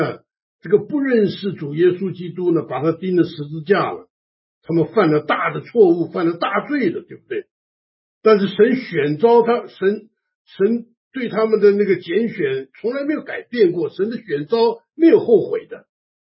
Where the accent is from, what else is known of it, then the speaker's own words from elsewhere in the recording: China; 不过我们中国人呢曾经这个恩待